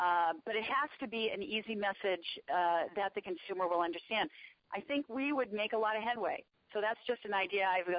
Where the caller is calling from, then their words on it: Newton, Massachusetts, United States; We're calling in from LaSalle College in Newton, Massachusetts.